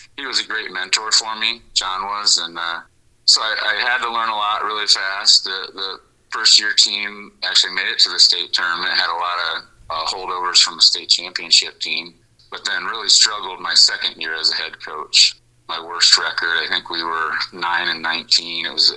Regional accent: Massillon, Ohio, United States; I grew up in Northeast Ohio in Massillon. It's Tiger Town and a big-time football town.

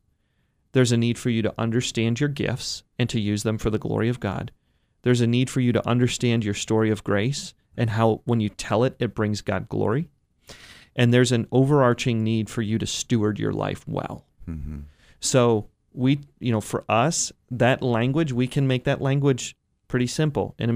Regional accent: Ohio, United States; I'm from Northeast Ohio

